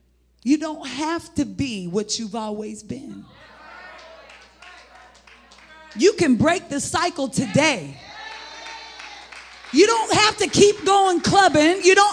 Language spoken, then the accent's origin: English; Indianapolis, Indiana, United States; I'm not from Carmel, okay? I grew up on the west side of Indianapolis. I lived in Section 8 government housing.